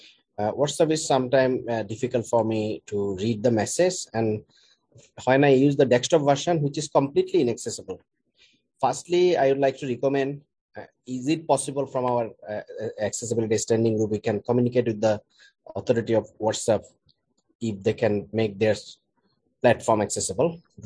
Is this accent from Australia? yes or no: no; Chittagong, Chittagong Division, Bangladesh; I am from Chittagong.